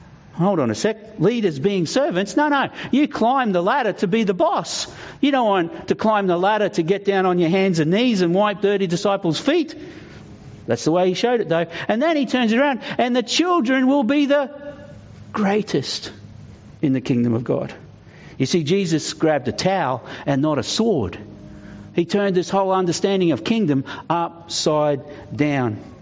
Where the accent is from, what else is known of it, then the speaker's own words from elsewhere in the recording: Australia; Aussie, Aussie, Aussie, oi, oi, oi, I'm Aussie.